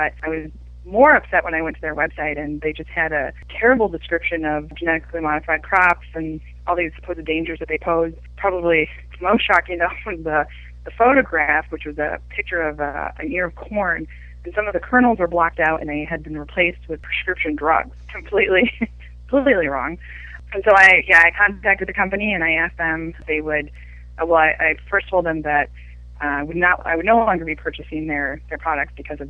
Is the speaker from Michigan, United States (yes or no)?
yes; Michigan, United States; I'm from Southwest Michigan.